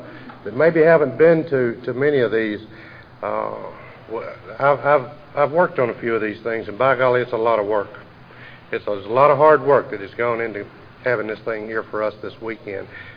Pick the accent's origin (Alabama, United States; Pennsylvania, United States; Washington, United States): Alabama, United States; Hueytown; when I introduced myself to you, I told you that I was from Hueytown, and I am. I live in Hueytown